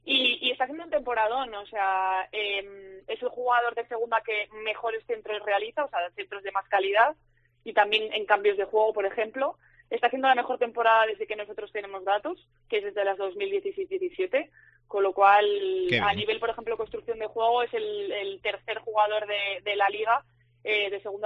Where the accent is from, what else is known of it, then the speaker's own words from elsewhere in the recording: León, Castile and León, Spain; Pues yo soy de León, así que estoy cerquita.